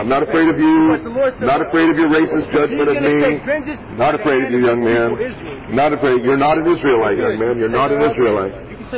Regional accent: Pennsylvania, United States; born there; now in California, United States; I'm 50. I was born in Pennsylvania. I've been here in California for 40 years.

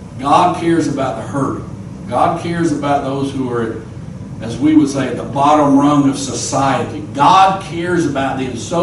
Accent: North Carolina, United States; I grew up over in North Carolina. It was nothing uncommon to see buzzards flying around, circling overhead.

